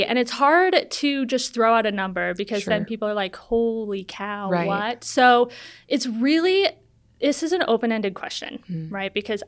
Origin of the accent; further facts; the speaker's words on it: Idaho, United States; So I'm from North Idaho, born and raised here.